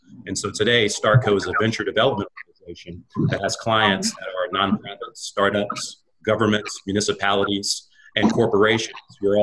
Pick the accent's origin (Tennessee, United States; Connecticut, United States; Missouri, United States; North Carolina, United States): Tennessee, United States; Memphis; Moved back to Memphis, my hometown, about 12 years ago